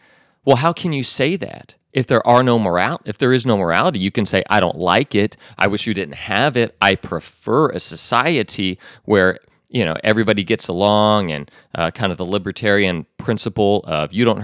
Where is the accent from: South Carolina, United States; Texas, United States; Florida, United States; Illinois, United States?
Texas, United States; This is from The Texan that I'm reporting from. Every once in a while, I got to give a shout out to my home state.